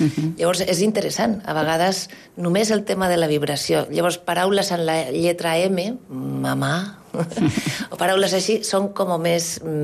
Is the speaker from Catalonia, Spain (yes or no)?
no; Zaragoza, Aragon, Spain; jo som de Saragossa, és una ciutat una mica provinciana